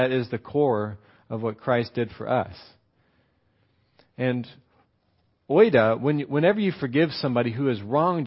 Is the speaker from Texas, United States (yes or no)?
yes; Texas, United States; That's how you know I'm from Texas, y'all, right?